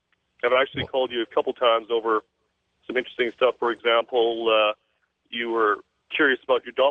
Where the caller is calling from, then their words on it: Saskatchewan, Canada; calling from Saskatchewan.